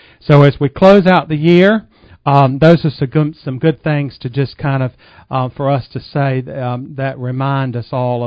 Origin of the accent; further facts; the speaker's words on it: Morehead City, North Carolina, United States; I'm from Morehead City. Mm-hmm. I was born here down in the hospital where Harborview now is downtown by Dr. Brady